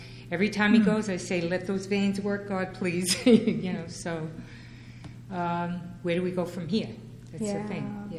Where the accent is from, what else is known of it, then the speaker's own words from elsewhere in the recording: Long Island, New York, United States; from Long Island.